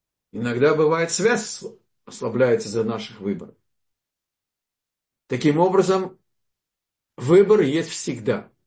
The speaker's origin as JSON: {"language": "Russian", "town": "Vilnius", "region": "Vilnius County", "country": "Lithuania", "tie": "born or raised there", "said": "Я из Литвы, из Вильнюса, родился в Вильнюсе, да?"}